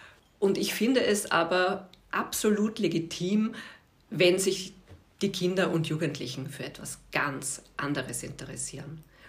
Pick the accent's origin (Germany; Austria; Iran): Austria; Vienna; Ich bin eigentlich aus Wien, Favoriten, Reimannplatz, meine Kindheit, habe dort meine Schulzeit erlebt